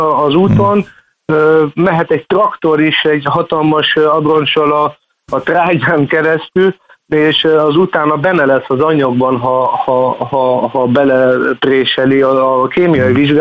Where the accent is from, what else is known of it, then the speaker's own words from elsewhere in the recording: Germany; segít az is, hogy Németországban nőttem fel